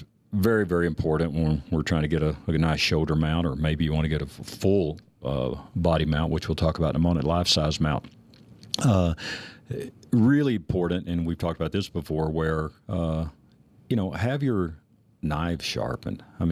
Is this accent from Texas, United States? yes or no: yes; Texas, United States; I mean, I grew up in Texas, so in Texas, man, I'm telling you